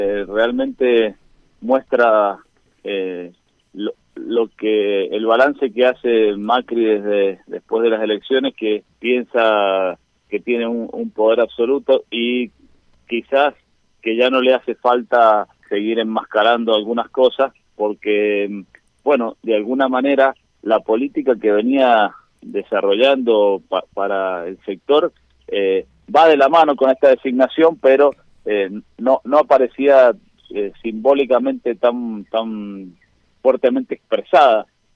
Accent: Mendoza, Argentina; Vemos además que, por ejemplo, como yo soy de Mendoza, en estos días se anunció un nuevo impuesto del 20% al vino.

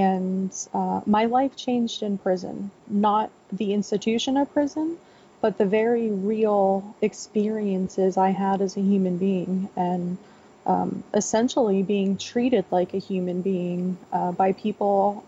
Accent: Florida, United States; Well, I grew up in South Florida in a very rural area

